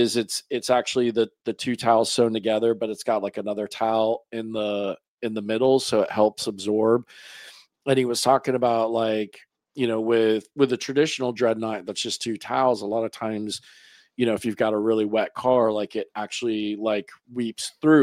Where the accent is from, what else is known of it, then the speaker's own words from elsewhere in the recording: Florida, United States; I say that cause I'm from Florida where everything's flat.